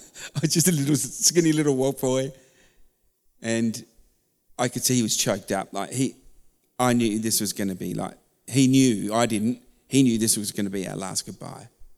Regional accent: London, United Kingdom; now in Australia; I was forced to become an Australian very quickly, very quickly. So I came from London. And so, you know, I came speaking like a pommer, you know what I mean?

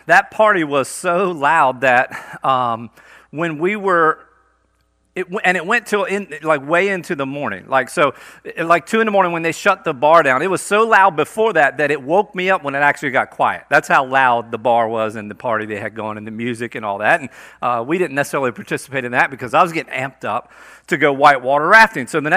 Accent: Delaware, United States; one of my buddies that I grew up with has been watching from my home state of Delaware.

